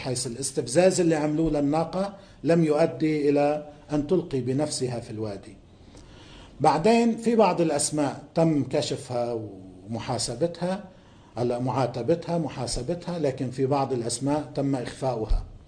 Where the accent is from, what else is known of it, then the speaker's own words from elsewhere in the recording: Lebanon; مثل هلا التركيب الطائفية عندنا بلبنان